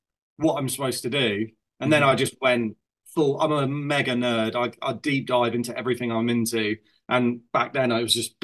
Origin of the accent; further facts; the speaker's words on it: Isle of Wight, South East England, United Kingdom; I mean, so I grew up on the Isle of Wight.